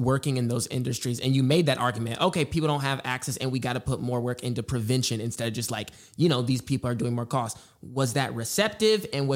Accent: Nashville, Tennessee, United States; You know, me growing up in Nashville, you being from Baltimore, we're used to a hospital being on every block, right?

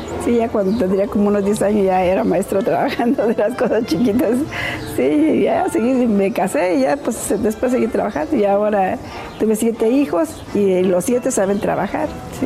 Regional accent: Santa María Tzompa, Oaxaca, Mexico; Pues aquí mi pueblo es Santa María Tzompa y me da mucho gusto recibirlos.

